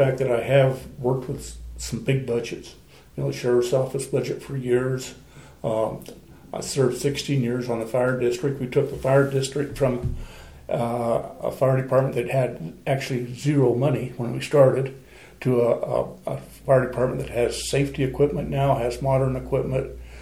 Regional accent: Newcastle, United States; Well, I'm originally from Newcastle. I grew up in Newcastle, graduated from high school there

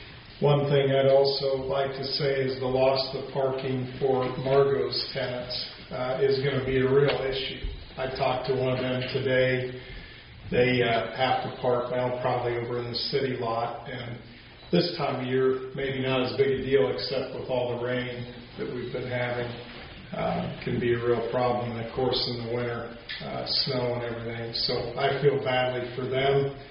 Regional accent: Nebraska, United States; I'm a flatlander from Nebraska.

